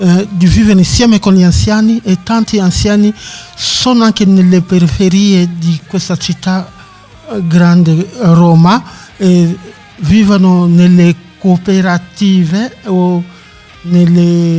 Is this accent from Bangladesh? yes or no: no; Angola; also born or lived in South Africa; now in Rome, Italy; Io vengo dall'Angola, però di certo ho lasciato Sudafrica nel 1993